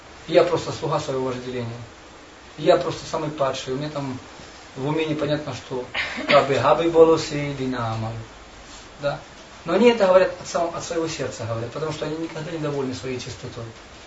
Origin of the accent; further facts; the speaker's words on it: Ukraine; born there; Хотя я родился на Украине, но я ни разу в Запорожье не был.